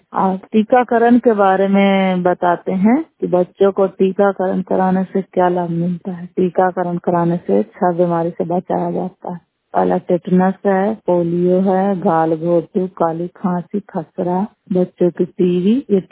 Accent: Damodarpur, Bihar, India; ग्राम सरैया कोई दामोदरपुर थाना नगर नौचा जिला नालंदा की निवासी हूँ

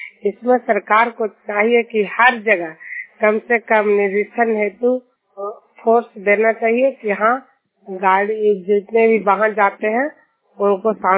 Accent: Juniyar, Bihar, India; मैं नालंदा जिला हिलसा प्रखंड और जुनियार गांव के निवासी हूँ

